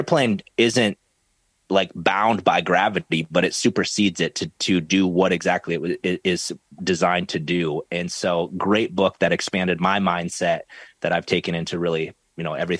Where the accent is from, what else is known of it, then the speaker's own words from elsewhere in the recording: South Dakota, United States; now in Minnesota, United States; I live in Minnesota now, and this is where like Viking Central, but I grew up in South Dakota.